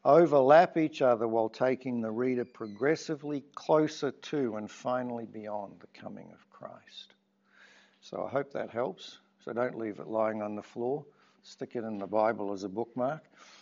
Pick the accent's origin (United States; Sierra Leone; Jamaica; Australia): Australia; born there; I was born in Australia, but don't stop listening.